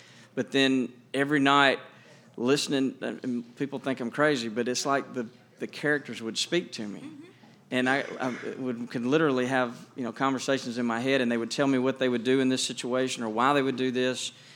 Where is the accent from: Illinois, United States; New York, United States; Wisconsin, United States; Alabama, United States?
Alabama, United States; Montgomery; Well, I'm from Montgomery.